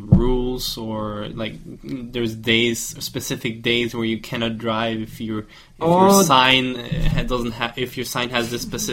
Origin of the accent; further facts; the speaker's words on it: Norway; I'm from Norway.